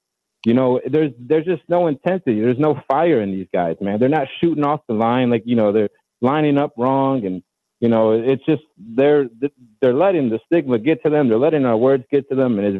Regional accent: Chicago, Illinois, United States; now in Milwaukee, United States; Yeah, I live in Milwaukee, but I'm from Chicago, South Side, longtime Bears fan, man.

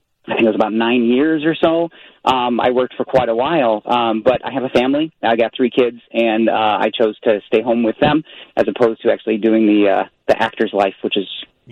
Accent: Schaumburg, Illinois, United States; Sure. I'm from Schaumburg. I've lived there almost my entire life.

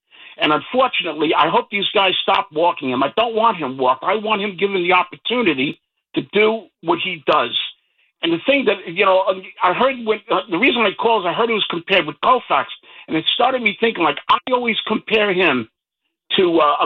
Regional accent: Bronx, New York, United States; because I grew up in the Bronx. All my friends were Yankee fans.

